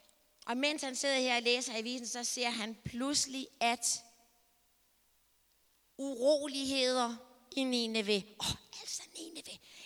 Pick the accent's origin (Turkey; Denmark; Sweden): Denmark; Herning, Central Denmark Region; og jeg kommer fra Herning.